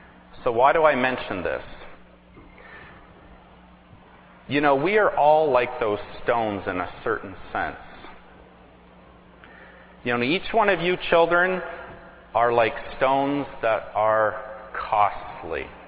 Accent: Nova Scotia, Canada; where I grew up in Nova Scotia, I used to spend hours over at my friend

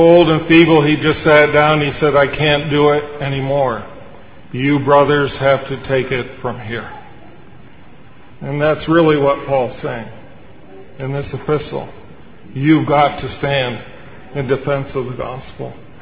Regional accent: Vestal, New York, United States; And growing up in Vestal, the older brothers used to quote J.R. Gill over and over again.

